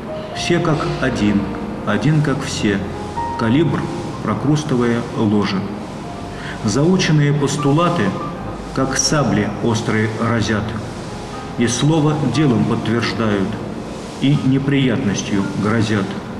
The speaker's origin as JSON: {"language": "Russian", "town": "Tomsk", "region": "Tomsk Oblast", "country": "Russia", "tie": "born or raised there", "said": "Родился в Томске, студенческий научный город, где и получил и среднее образование, и высшее техническое образование в Политехническом институте."}